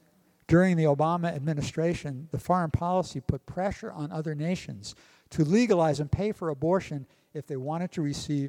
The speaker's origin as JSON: {"language": "English", "town": "New York City", "region": "New York", "country": "United States", "tie": "born or raised there", "said": "New York City, where I was born, my hometown."}